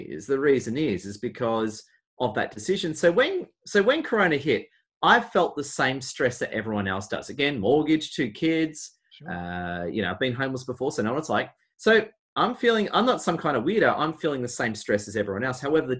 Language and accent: English; Melbourne, Victoria, Australia; but I'm from Melbourne originally